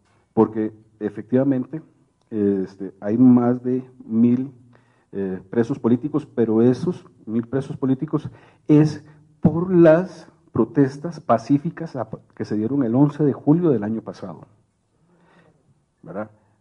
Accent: Costa Rica; now in Colombia; para nosotros como costarricenses era como una bofetada

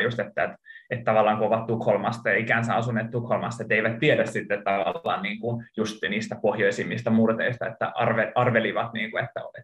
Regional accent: Turku, Southwest Finland, Finland; mä kerroin, että mä oon Suomesta ja vielä tästä niin kun Turusta

